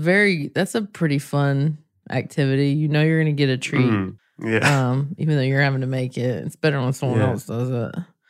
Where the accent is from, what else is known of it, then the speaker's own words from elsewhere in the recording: the South, United States; I mean, I was raised in the South, so the church was a part of my life.